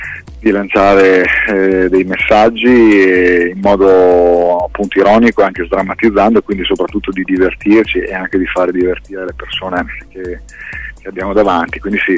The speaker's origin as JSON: {"language": "Italian", "town": "Modena", "region": "Emilia-Romagna", "country": "Italy", "said": "noi sono di Modena, Cristina di Bologna, quindi siamo in una zona dove musicisti non mancano"}